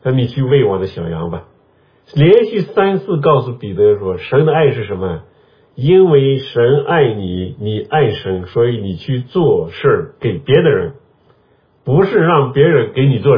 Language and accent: Chinese; China; 那这个我们中国人了解这个是最清楚的，对吧？我们中国人一看桃园三结义